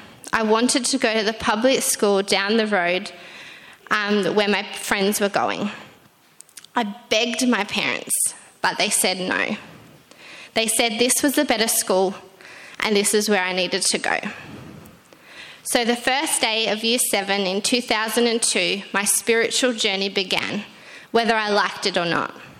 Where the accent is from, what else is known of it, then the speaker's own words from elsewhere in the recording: Hobart, Tasmania, Australia; moved away as an adult; I grew up in Hobart in Tasmania with my parents, and I lived there, until I went to college in 2008. Avondale College, that is.